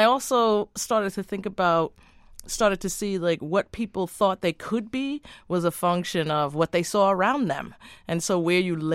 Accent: New York, United States; born there; I was born in New York, one of those Brooklynites he was just talking about.

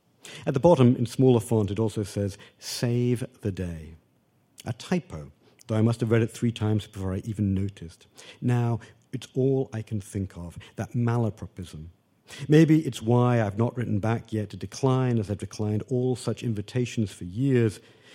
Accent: United Kingdom; when I was growing up in Britain in my teens

